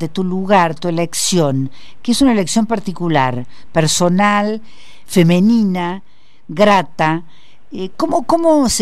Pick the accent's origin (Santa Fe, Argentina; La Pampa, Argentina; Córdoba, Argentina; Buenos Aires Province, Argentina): Córdoba, Argentina; accent: Cordobese; he perdido la tonada, en el camino la perdí, pero lo que no he perdido es mi amor por esa cosa tan particular que es esa mezcla, viste, de provincia, centro intelectual, mucha naturaleza, en fin, Córdoba es un lugar especial.